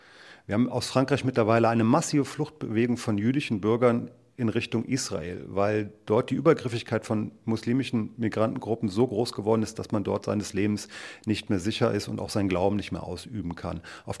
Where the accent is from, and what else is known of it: Bornhagen, Thuringia, Germany; born or raised there